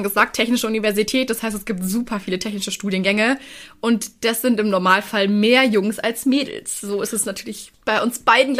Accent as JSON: {"language": "German", "town": "Würzburg", "region": "Bavaria", "country": "Germany", "said": "Ich meine, Würzburg, ich komme aus Würzburg, das sind knapp 150 Kilometer."}